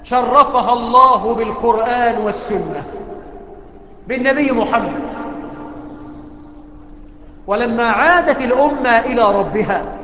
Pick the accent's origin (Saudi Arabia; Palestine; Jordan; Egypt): Egypt; اللهم اجعل بلدنا مصر آمنة مطمئنة